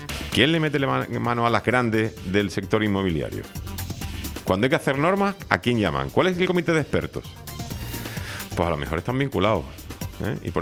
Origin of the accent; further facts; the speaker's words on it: Spain; que somos los españoles